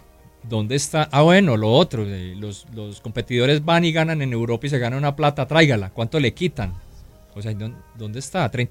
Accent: Toro, Valle del Cauca, Colombia; Soy del norte del Valle, de Toro, así que los vecinos me colocaron así.

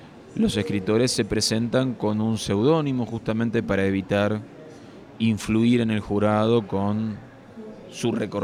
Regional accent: Argentina; fue un medio con el que muchas generaciones de argentinos y de latinoamericanos, me atrevo a decir, nos criamos

